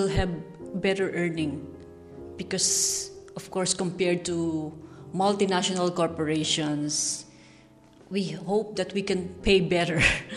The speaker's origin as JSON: {"language": "English", "country": "Philippines", "second_language": "English", "said": "I'm from the Philippines"}